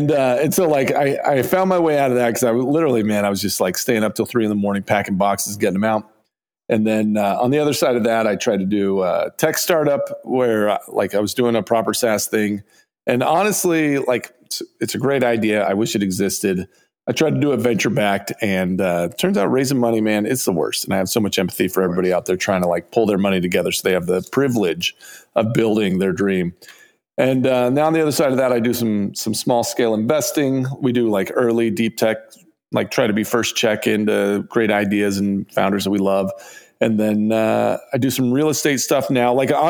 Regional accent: Hamilton, Missouri, United States; building a quilt company that's in my hometown of Hamilton, Missouri, population about 1,500, and we employ about 400 people here.

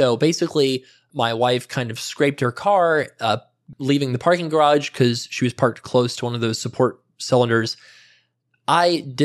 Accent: Florida, United States; And I was from Florida and didn't know any better.

